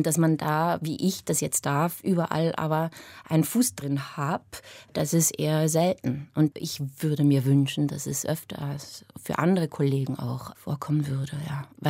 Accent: Bern, Switzerland; accent: Bernese German; first language Swiss German; German is a second language; also born or lived in United States; weil ich dreisprachig aufgewachsen bin. Meine Muttersprache ist tatsächlich Schweizerdeutsch, also Dialekt, Berndeutsch sogar. Die erste Sprache, die ich aber gesprochen habe, war Englisch.

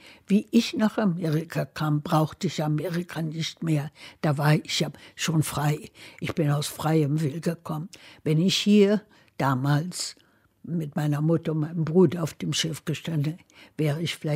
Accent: Berlin, Germany; now in United States; Ich bin sofort, das hatte ich das Gefühl, ich bin Berlinerin. Es war meine Stadt, es war mein Geruch, meine Sprache, meine Gefühle, meine Kindheit, mein Alles.

